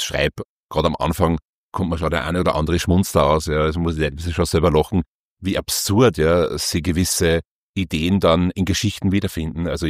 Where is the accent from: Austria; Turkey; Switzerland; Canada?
Austria; Upper Austria; Also ich bin im Hausruckviertel groß geworden, in einem Ort, der heißt Hortkirchen.